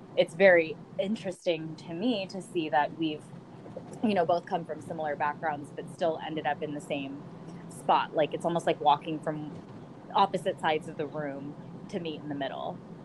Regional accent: Philippines; also born or lived in United States; I lived in the Philippines. I grew up in the Philippines. I was born in the United States purely for paperwork.

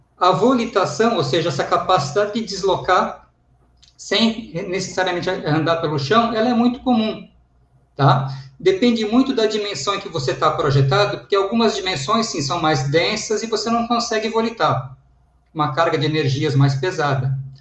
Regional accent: Tubarão, Santa Catarina, Brazil; Eu sou de Tubarão, Santa Catarina, e sou da área jurídica.

